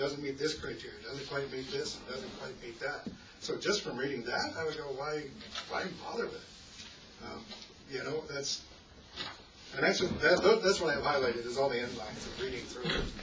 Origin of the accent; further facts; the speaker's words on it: Texas, United States; The big longhorns out there. I'm from Texas. I like those longhorns.